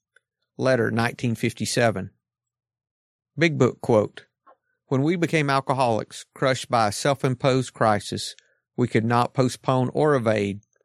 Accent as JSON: {"language": "English", "town": "Atlanta", "region": "Georgia", "country": "United States", "said": "I'm an alcoholic from Atlanta, Georgia."}